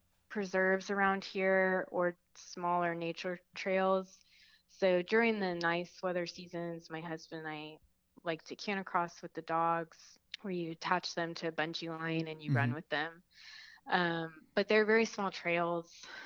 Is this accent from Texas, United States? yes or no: yes; Dallas, Texas, United States; also born or lived in Austin; I grew up in Dallas too, so